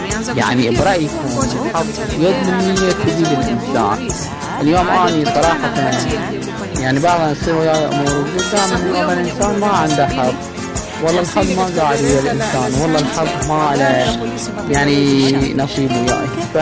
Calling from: Iraq; أنا معكم من العراق،

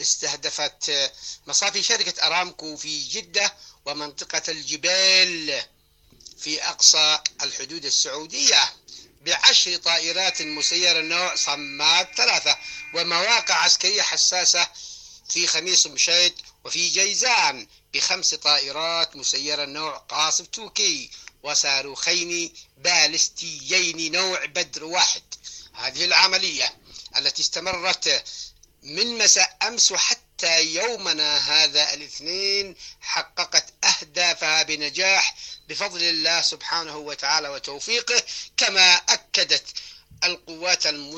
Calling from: Sanaa, Amanat Al Asimah, Yemen; اليمن صنعاء.

